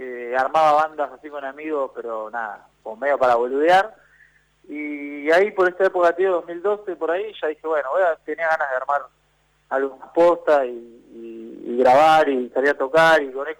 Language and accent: Spanish; Buenos Aires, Argentina; vivía en la casa donde me crié, en Boedo, y acá, bueno, donde vivo ahora está a dos cuadras.